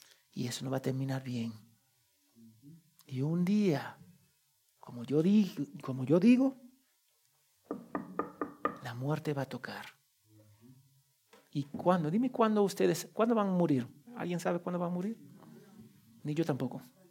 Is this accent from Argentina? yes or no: no; New Jersey, United States; born there; Yo nací en Nueva Jersey